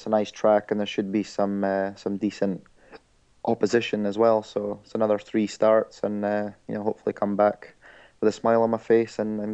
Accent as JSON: {"language": "English", "country": "United Kingdom", "said": "I think as a British rider, you can't beat it. You got your home crowd behind you"}